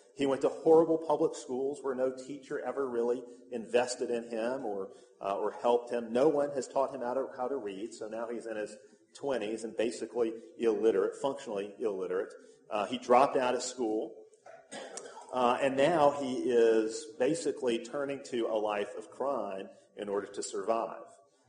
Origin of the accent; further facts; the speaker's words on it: Alabama, United States; born or raised there